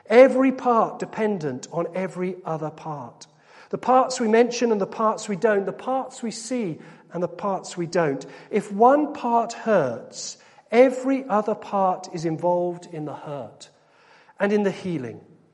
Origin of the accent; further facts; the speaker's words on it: United Kingdom; You don't just say, "I'm fine," which is our normal response, isn't it? Because we're British.